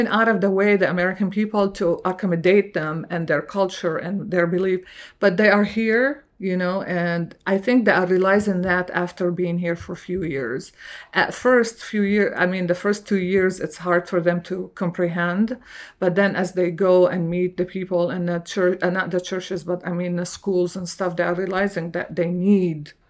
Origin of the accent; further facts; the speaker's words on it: Syria; you know I'm from Syria.